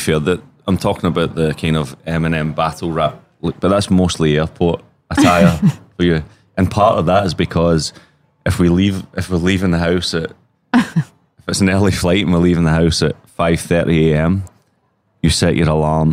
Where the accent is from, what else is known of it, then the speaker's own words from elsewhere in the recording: Glasgow, Scotland, United Kingdom; I grew up in Glasgow and like every young British kid